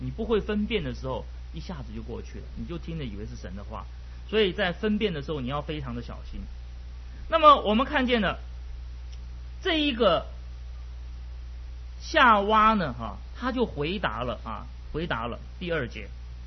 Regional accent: China; 这个因为我们中国人一看这个狡猾，就表示很不好，对不对？

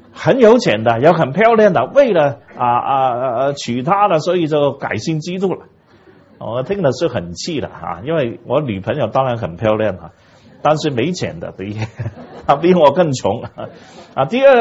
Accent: Hong Kong; 因为我们是香港人，也不完全是中国大陆的人

